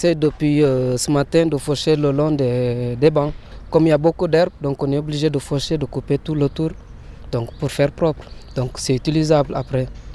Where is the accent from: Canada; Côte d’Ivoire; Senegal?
Senegal; now in Switzerland; Moi, je suis sénégalais d'origine. … Je suis là en Suisse depuis le 4 juillet 2009.